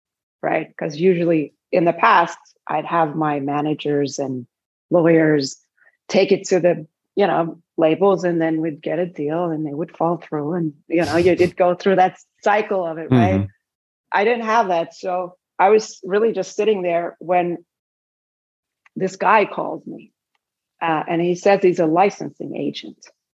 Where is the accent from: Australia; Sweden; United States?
Sweden; I'm a songwriter at heart and I'm from Sweden on top of that, which is all melody, right?